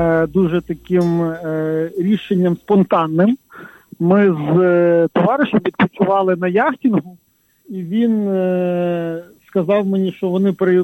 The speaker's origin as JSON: {"language": "Ukrainian", "town": "Lviv", "region": "Lviv Oblast", "country": "Ukraine", "said": "Ну, я, як справжній львів'янин, не зміг витримати такого жорсткого підколу і сказав, що я йду з вами."}